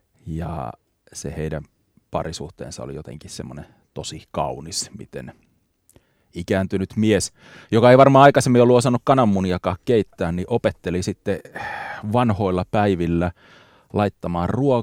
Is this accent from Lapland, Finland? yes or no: no; Nastola, Päijät-Häme, Finland; Mä oon lapsuuteni elänyt Hämeessä, Nastolassa, Lahden kupeessa ja mulla oli mummola Savossa, Iisalmessa.